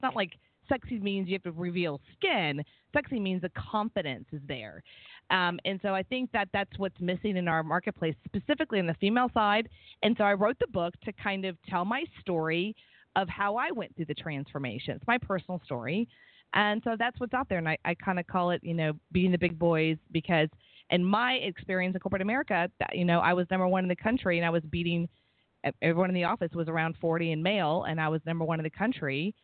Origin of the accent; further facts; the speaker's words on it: Houston, Texas, United States; I come from Houston, Texas, born and raised a Baptist girl.